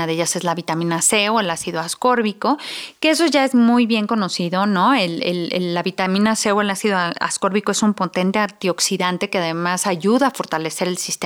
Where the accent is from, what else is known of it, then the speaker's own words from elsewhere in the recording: Mexico; nosotros como mexicanos consumimos una gran cantidad de chile.